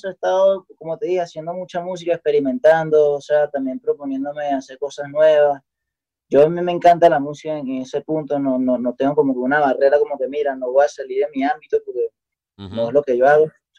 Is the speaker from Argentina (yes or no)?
no; Coro, Falcón, Venezuela; Yo soy de Coro y tenemos un peo.